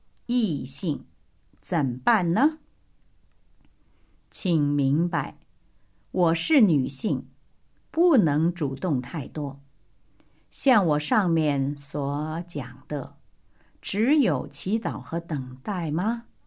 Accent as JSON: {"language": "Chinese", "country": "China", "tie": "born or raised there", "moved": "yes", "said": "因为我呢是从小在国内出生的哈，可是离开祖国很久了，好几十年了，所以我不知道是不是这样。"}